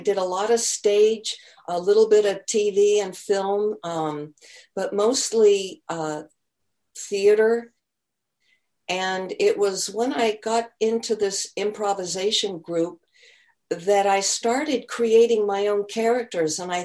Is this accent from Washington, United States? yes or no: no; Los Angeles, California, United States; now in Cambria, United States; Cambria, California, which is on the Central Coast, halfway between Los Angeles and San Francisco, but I come from Los Angeles, so you're right there.